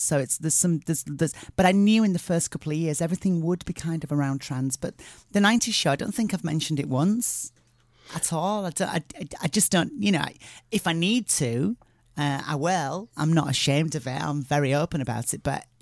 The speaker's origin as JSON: {"language": "English", "town": "Barnsley", "region": "Yorkshire and the Humber", "country": "United Kingdom", "tie": "born or raised there", "said": "I bought quite a few terraced houses and stuff in my hometown of Barnsley because I know the area and stuff."}